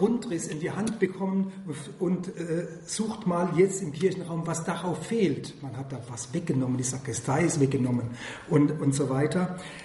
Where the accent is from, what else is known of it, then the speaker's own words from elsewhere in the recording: Germany; accent: Kurpfälzisch; Ja, ich bin Kurpfälzer, ich bin es gerne